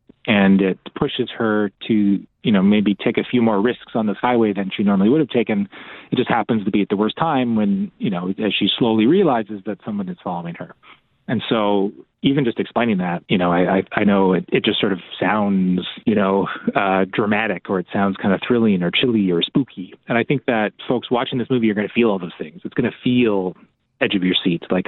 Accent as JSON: {"language": "English", "town": "Hay River", "region": "Northwest Territories", "country": "Canada", "tie": "born or raised there", "said": "Yeah, so I'm Dene. I grew up in Hay River in the Northwest Territories. And, you know, I spent my whole life driving on the highways, both in the Northwest Territories and Northern Alberta."}